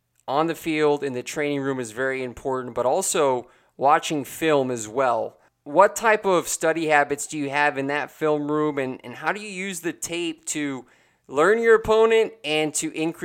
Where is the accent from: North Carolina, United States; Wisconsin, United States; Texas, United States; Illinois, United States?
Texas, United States; but I'm from Texas, man, so you got to help me out.